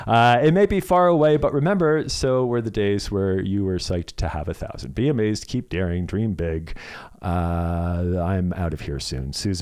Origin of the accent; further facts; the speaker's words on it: Canada; Well, I'm Canadian and whatnot.